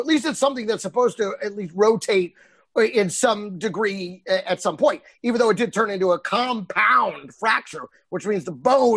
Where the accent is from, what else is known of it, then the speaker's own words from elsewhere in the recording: Dallas, Texas, United States; also born or lived in San Jose; I was born in San Jose, but I was raised in Dallas.